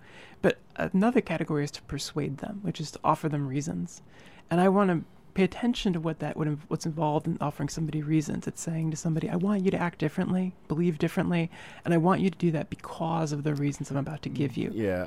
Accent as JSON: {"language": "English", "region": "Midwest", "country": "United States", "tie": "born or raised there", "said": "So I grew up in the Midwest in a politically conservative, a religious family."}